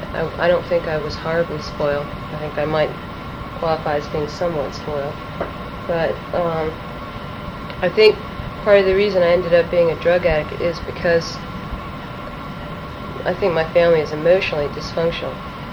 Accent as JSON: {"language": "English", "town": "Washington", "region": "District of Columbia", "country": "United States", "tie": "born or raised there", "also_born_or_lived": "New Orleans", "said": "And, like I said, I was born in New Orleans. We moved to Washington, D.C. when I was three."}